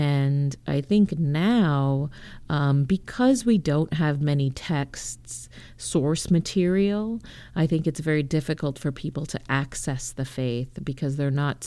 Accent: California, United States; And that was the same growing up in California.

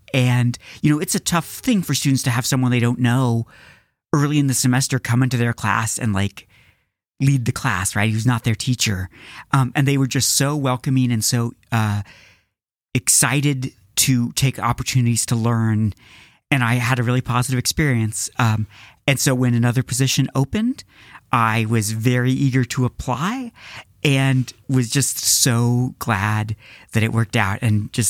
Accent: Topeka, Kansas, United States; So I attended Washburn University for my undergrad, which is in Topeka. It was my hometown school.

